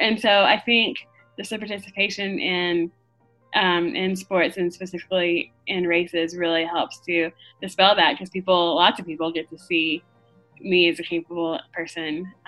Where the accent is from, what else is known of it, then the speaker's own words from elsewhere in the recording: Roswell, Georgia, United States; now in Nashville, United States; I grew up in Roswell, Georgia, just outside of Atlanta. I've lived in Nashville since 2004